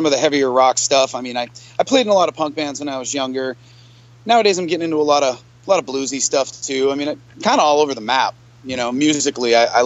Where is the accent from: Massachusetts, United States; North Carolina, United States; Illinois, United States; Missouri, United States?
Massachusetts, United States; Boston; moved away as an adult; Well, I'm originally from the Boston area. I lived there till I was about 30.